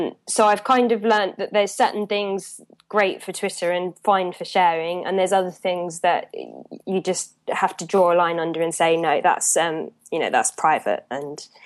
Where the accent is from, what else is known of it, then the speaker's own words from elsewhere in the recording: United Kingdom; And the trouble is because I'm British and we're a bit over polite, I guess sometimes.